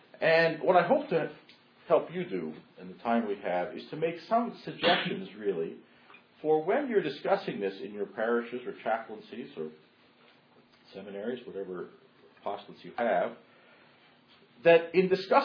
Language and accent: English; Canada; I'm just from Canada. I'm trying to be nice to my friends here.